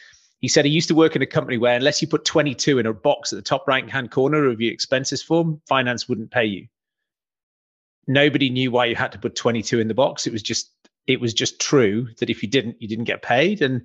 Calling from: South East England, United Kingdom; Alex, I'm in the New Forest in England.

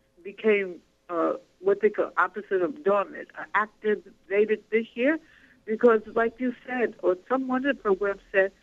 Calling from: New Jersey, United States; from Jersey.

